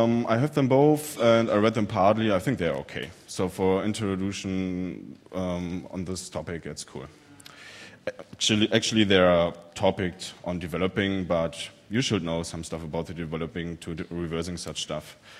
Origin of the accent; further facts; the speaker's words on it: Berlin, Germany; from Berlin.